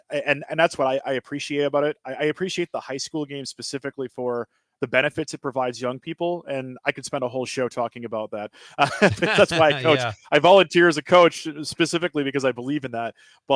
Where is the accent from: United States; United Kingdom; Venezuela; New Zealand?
United States; Wisconsin; also born or lived in Milwaukee / Madison; I grew up in the Northwoods. I spent almost 10 years living between Milwaukee and Madison in those media markets. And now for the last few years, I live in southwestern Wisconsin in what's known as the Driftless area.